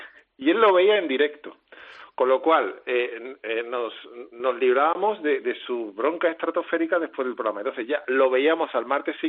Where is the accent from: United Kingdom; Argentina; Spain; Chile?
United Kingdom; England; Spanish is a second language; la gente no se da cuenta porque me lo consiente porque soy inglés